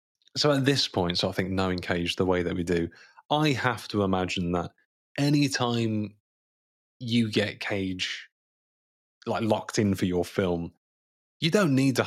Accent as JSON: {"language": "English", "town": "Boston", "region": "Massachusetts", "country": "United States", "said": "I'm from Boston."}